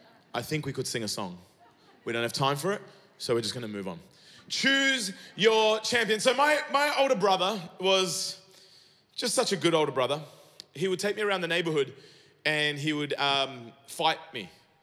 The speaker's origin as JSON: {"language": "English", "town": "Sydney", "region": "New South Wales", "country": "Australia", "tie": "born or raised there", "said": "I grew up in Fairfield in Sydney."}